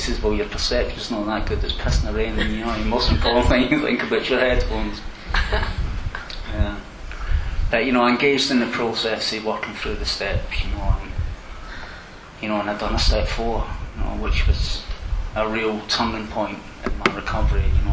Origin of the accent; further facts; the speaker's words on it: Scotland, United Kingdom; no, I'm Scottish. I'm not paying anybody any money back.